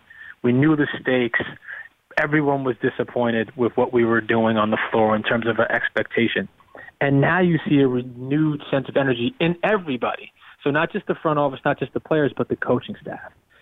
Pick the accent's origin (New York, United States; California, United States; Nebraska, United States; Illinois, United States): New York, United States; Brooklyn; Not to mention, I'm from Brooklyn.